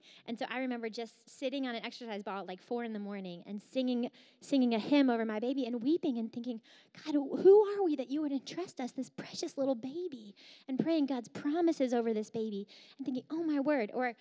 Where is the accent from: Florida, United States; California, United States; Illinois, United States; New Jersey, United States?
New Jersey, United States; I grew up on the Jersey Shore, and we grow tomatoes there.